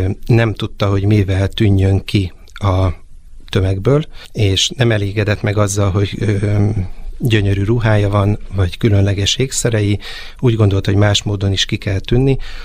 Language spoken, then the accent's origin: Hungarian; Pilisszentiván, Pest, Hungary; Én Pilisszent Ivánról származom